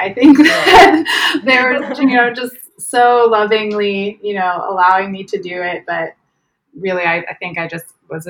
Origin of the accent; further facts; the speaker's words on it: Oregon, United States; also born or lived in California; Yeah. So I grew up in Oregon. I was born in California and we ended up going back there when I was in my sophomore year of high school.